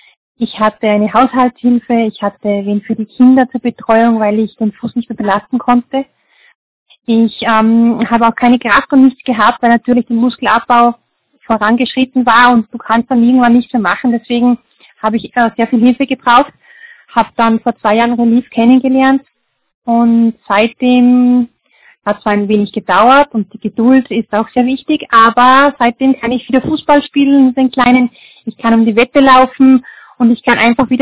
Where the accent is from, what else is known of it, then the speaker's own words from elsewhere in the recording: Bad Ischl, Upper Austria, Austria; bin 38 Jahre alt, vierfache Mama und bin aus Bad Ischl.